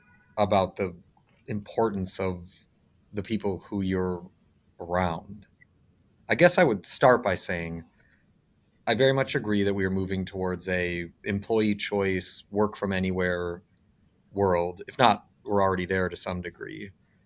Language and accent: English; Bloomfield Hills, Michigan, United States; I grew up in Michigan in a true residential-only bedroom community called Bloomfield Hills, and there was no downtown